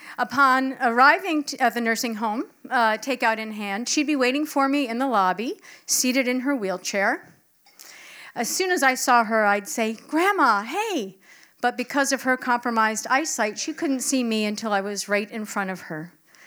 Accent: Amherst, Massachusetts, United States; from Amherst, and this is my story

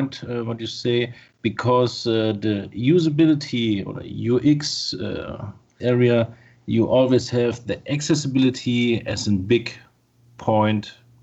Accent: Germany; English is a second language; I am from Germany, and we are located in Dresden. It's in Saxony.

